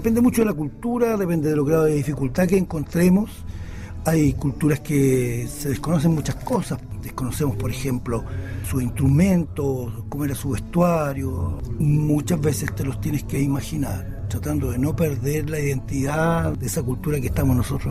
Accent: Chile; now in Czech Republic; Mostramos diferentes culturas que conforman nuestra nacionalidad como pueblo chileno.

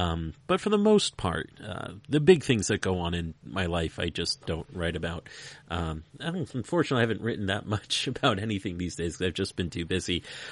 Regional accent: New York, United States; You know, I'm from New York.

